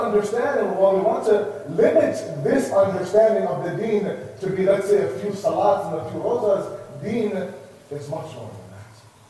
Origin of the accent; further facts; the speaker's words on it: Toronto, Ontario, Canada; Born and raised in Toronto